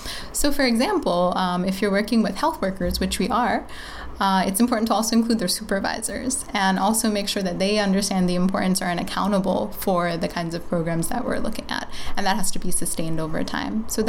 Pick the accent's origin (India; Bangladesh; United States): Bangladesh; I mentioned I'm from Bangladesh